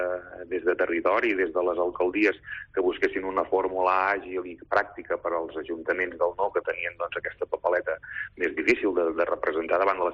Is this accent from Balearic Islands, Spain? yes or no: no; Prats de Lluçanès, Catalonia, Spain; si parlo, per exemple, com el meu poble, Prats de Lluçanès